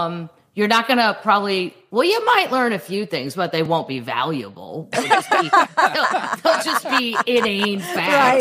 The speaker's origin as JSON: {"language": "English", "region": "Midwest", "country": "United States", "said": "I was terrified being from the Midwest."}